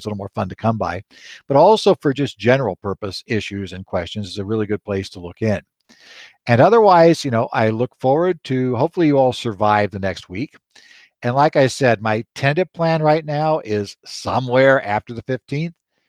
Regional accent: Arizona, United States; I follow discussions on Connect sites for New Jersey and Minnesota, along with my home state of Arizona.

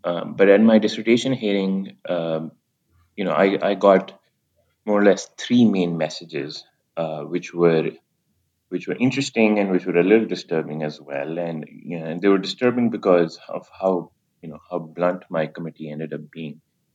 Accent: Pakistan; moved away as an adult; now in United States; So I was born in Pakistan. I went to school there before coming to the U.S. for college.

